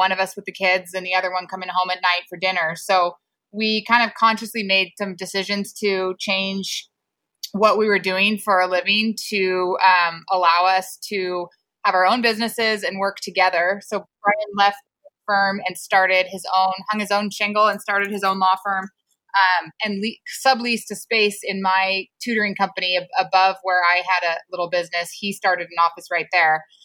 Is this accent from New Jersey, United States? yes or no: no; Menlo Park, California, United States; I grew up in Menlo Park down in the Bay Area.